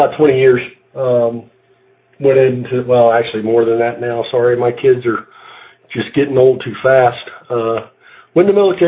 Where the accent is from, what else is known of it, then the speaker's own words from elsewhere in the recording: South Carolina, United States; now in Colorado Springs, United States; actually in Colorado Springs via Ecolink. Thought I'd try my first contact with a station back in my hometown.